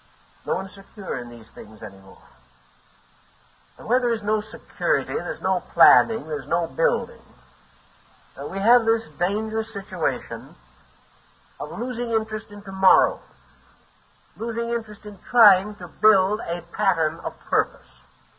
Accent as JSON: {"language": "English", "town": "New York City", "region": "New York", "country": "United States", "tie": "born or raised there", "said": "I remember growing up in New York."}